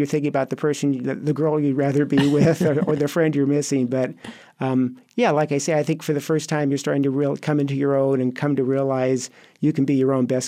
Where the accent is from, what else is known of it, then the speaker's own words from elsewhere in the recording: California, United States; No, actually, I grew up in Los Angeles Bay Area. I went to college in Santa Cruz